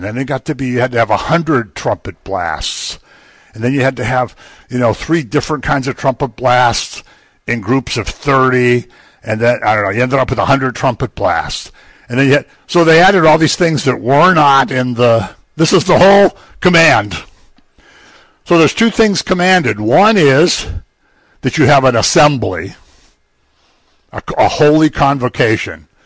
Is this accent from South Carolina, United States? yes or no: no; Erie, Pennsylvania, United States; We're both from Erie, so we know where Bradford is.